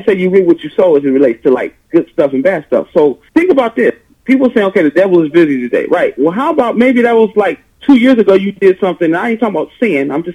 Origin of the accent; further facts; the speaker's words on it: Detroit, Michigan, United States; Yeah, that's the church I grew up in Detroit.